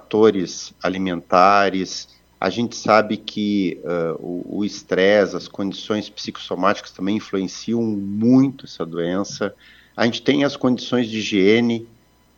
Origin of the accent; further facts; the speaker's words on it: Joaçaba, Santa Catarina, Brazil; Eu sou de Joaçaba